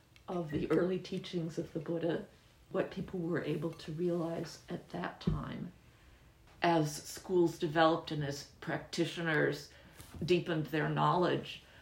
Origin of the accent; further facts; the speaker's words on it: Ohio, United States; I come from Ohio, very conservative area, Christian family, and didn't really know anything about religions outside of mine.